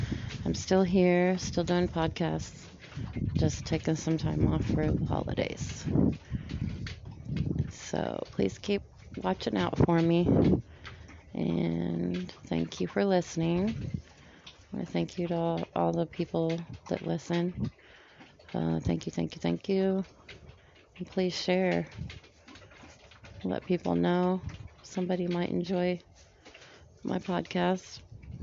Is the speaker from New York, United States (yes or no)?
no; Montana, United States; I'm used to having snow around this time. I'm actually from Montana. Up north and grew up in the snow. Completely different here in Texas